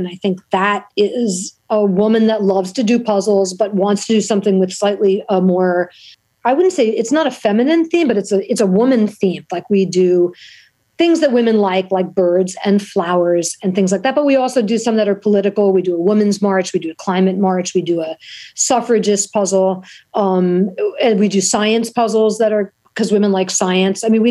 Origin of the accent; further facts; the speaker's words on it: New York City, New York, United States; Because growing up in New York City, it was so dangerous and so ridiculous.